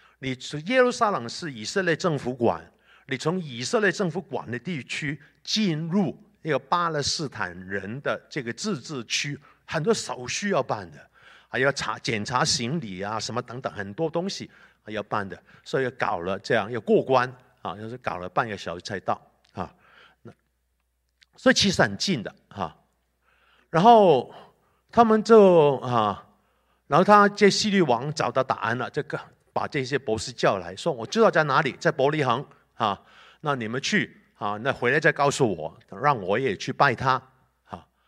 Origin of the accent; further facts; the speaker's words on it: Hong Kong; born there; 因为我香港出生的，就我爸爸是镇江人，江苏镇江，所以你要我问我籍贯哪里，我就说我是江苏镇江的